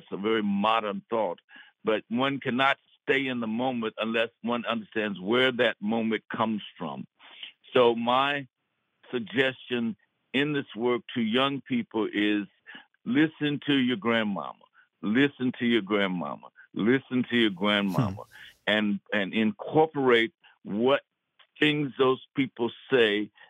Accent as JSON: {"language": "English", "town": "Lynch", "region": "Kentucky", "country": "United States", "tie": "born or raised there", "said": "the dynamics of that town we grew up in, which when I was growing up in Lynch, there were 38 nationalities."}